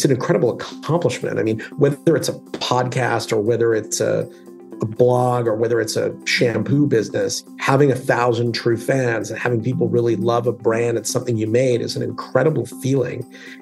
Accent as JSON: {"language": "English", "town": "Calgary", "region": "Alberta", "country": "Canada", "tie": "born or raised there", "said": "I grew up in Alberta in Canada in a city called Calgary. So it was kind of, when I was there, it was half the size it is now. So it was really a town for all intents and purposes."}